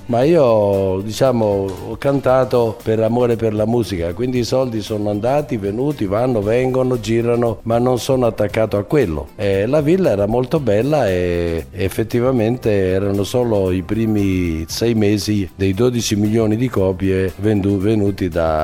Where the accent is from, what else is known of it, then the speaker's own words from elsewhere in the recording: Trieste, Friuli-Venezia Giulia, Italy; also born or lived in Rome; now in Pordenone, Italy; sono triestino di papà e mamma, nonna era di Pola, che era Istria, e bisnonna del Montenegro, quindi c'ho anche un po' di sangue zingaro, però ho vissuto a Roma tanti anni. Adesso mia moglie coreana americana mi ha portato a Pordenone